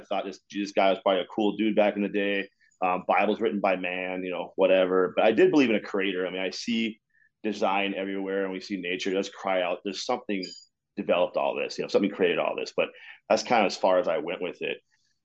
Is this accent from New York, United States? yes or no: no; Duluth, Minnesota, United States; also born or lived in Texas / Rapid City, South Dakota; As we grew up here in Duluth, because my stepdad's parents were here, we moved out here actually from South Dakota Rapid City when I was seven. So I've been here since I was like 7 years old. Like I said, originally from Texas.